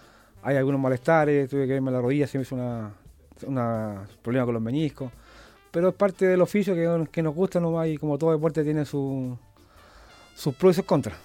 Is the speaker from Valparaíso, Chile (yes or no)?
yes; Viña del Mar, Valparaíso, Chile; Los proyectos que yo tengo ahora es establecerme en mi país. Estuve un año y tanto afuera, entrando en Nueva York, Canadá, ahora fui a Dinamarca. Agrandar más la escuela, ampliar lo que es todo el deporte de acá en Viña del Mar